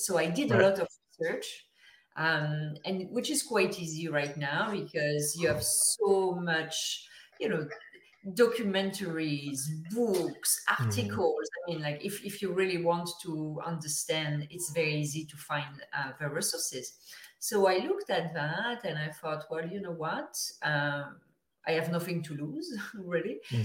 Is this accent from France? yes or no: yes; France; now in Toronto, Canada; I'm from France originally, but I'm based in Toronto in Canada.